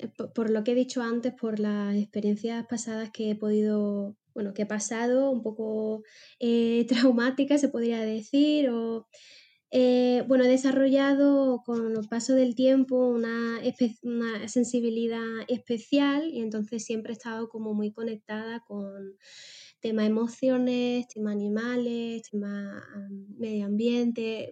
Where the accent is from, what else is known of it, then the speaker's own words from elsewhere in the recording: Cádiz, Andalusia, Spain; now in Lanzarote, Spain; soy una chica de Cádiz que actualmente está viviendo en Lanzarote